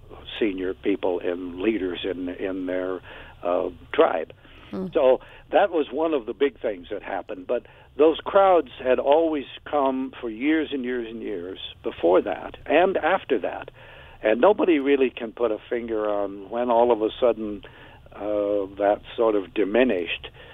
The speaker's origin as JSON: {"language": "English", "town": "Timberlake", "region": "South Dakota", "country": "United States", "tie": "born or raised there", "said": "whenever the communities like Custer or my hometown of Timberlake or others who were located adjacent to Native reservations, whenever they had their annual celebrations in the town"}